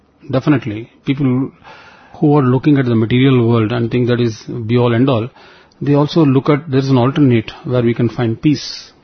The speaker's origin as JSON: {"language": "English", "town": "Chembur", "region": "Maharashtra", "country": "India", "said": "And we are from Chembur, that's why we added Chembur Dust."}